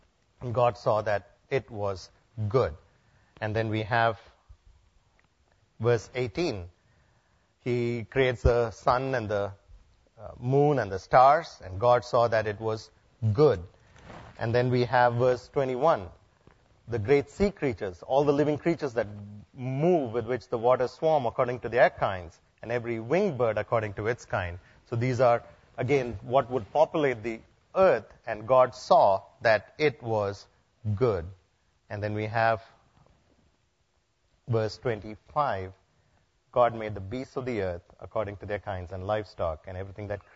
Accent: India; I come from India

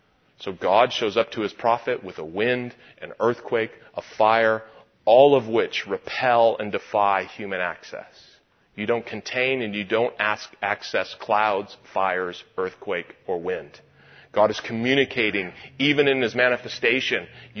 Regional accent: California, United States; what I am, I'm a man and I'm a Californian.

